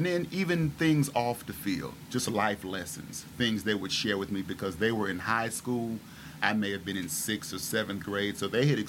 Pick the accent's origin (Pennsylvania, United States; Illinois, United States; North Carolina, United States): North Carolina, United States; Charlotte; I grew up in Charlotte, in Hidden Valley.